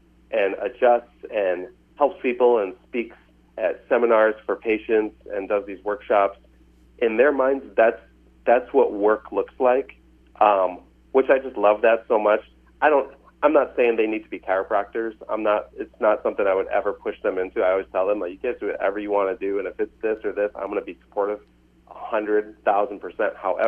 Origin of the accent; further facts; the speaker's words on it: Michigan, United States; I grew up in Michigan, so Midwestern, just like you guys in Indiana there.